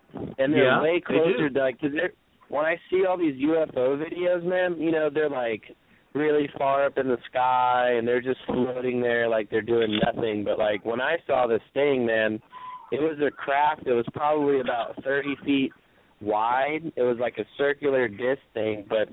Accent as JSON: {"language": "English", "town": "Dallas", "region": "Texas", "country": "United States", "said": "I'm from Dallas."}